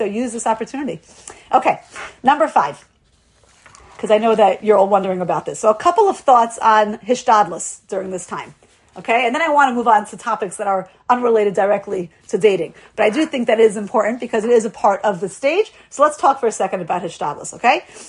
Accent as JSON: {"language": "English", "town": "Lawrence", "country": "United States", "tie": "born or raised there", "lives_now": "Boca Raton, United States", "said": "when I grew up in Lawrence, and it was very homogeneous when I was growing up."}